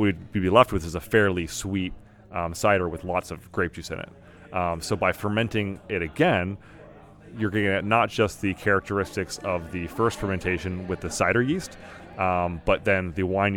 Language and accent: English; Toronto, Ontario, Canada; I'm from Toronto, and so I go up there to visit family quite often